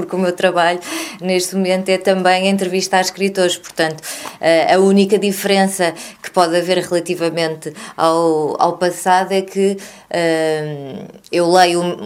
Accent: Lisbon, Portugal; born there; como já disseste. Nasci em Lisboa em 1979.

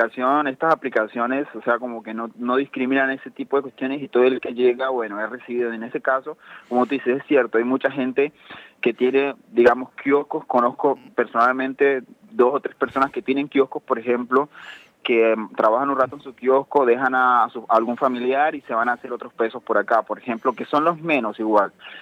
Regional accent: Colombia; now in Argentina; Yo soy de Colombia.

